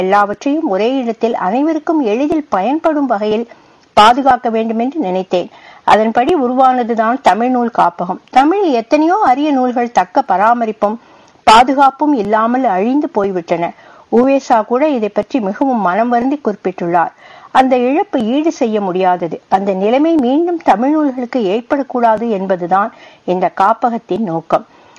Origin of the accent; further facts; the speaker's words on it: Palladam, Tamil Nadu, India; born there; கோவை பல்லடம் அருகே உள்ள ஒரு சிற்றூரில் நான் பிறந்தேன். பல்லடத்தில் உயர்நிலை கல்வியை முடித்த பின்